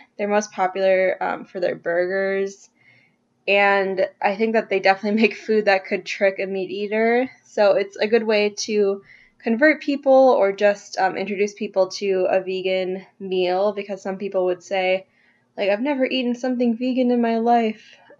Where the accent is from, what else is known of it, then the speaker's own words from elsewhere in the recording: Milwaukee, Wisconsin, United States; I'm 24 years old. I'm from Milwaukee.